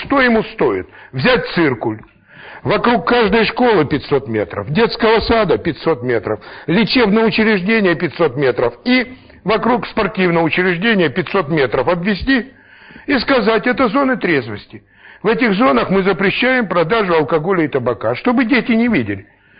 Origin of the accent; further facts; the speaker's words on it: Novosibirsk, Novosibirsk Oblast, Russia; 15 этих наркологов, профессоров из Москвы и Питера, и я один из Новосибирска, был в этом поезде.